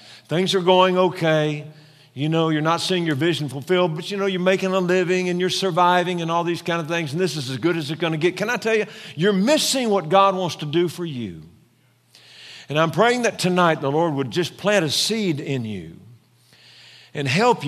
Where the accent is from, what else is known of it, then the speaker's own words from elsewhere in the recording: Louisiana, United States; Pastor Doug said I'm from Louisiana, and that's true. I'm a public school graduate.